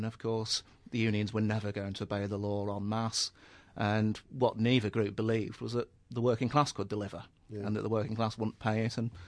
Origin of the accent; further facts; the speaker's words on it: Manchester, North West England, United Kingdom; born there; I'm Mancunian by birth.